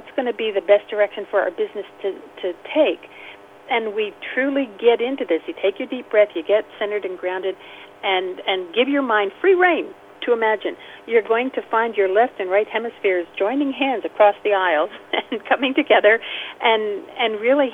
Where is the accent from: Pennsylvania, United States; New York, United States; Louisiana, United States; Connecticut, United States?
Pennsylvania, United States; Allentown; I grew up in Allentown, Pennsylvania, a big Quaker influence